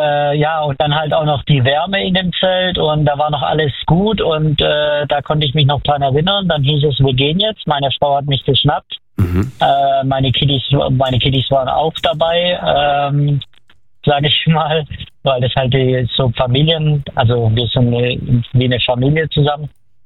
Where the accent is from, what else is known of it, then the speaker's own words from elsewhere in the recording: Calw, Baden-Württemberg, Germany; Aus Calw.